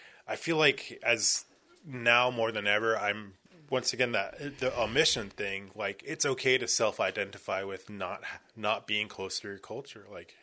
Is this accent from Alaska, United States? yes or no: yes; Haines, Alaska, United States; And all my life, growing up in Haines, everybody thinks I'm Tlingit. I think it's not that there's anything wrong with that. I'm Aleut and Inupiaq. My family ended up in Haines because of the schools down here.